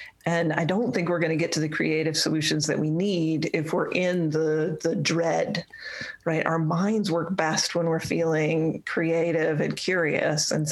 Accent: Midwest, United States; I think part for me of why I was interested in thrivability comes from being a Midwesterner.

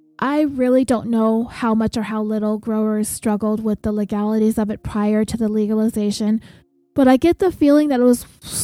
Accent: California, United States; And you know, I'm from Southern California, not Northern, so it may as well be two different states.

